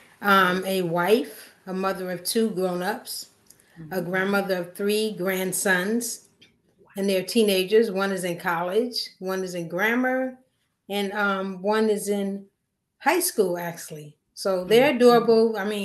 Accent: Neptune, New Jersey, United States; Well, I was born and raised in Neptune, New Jersey. So I am from New Jersey.

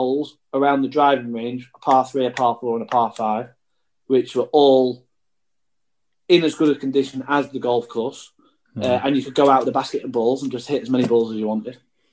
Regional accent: England, United Kingdom; Just because it's the Open, and I'm English.

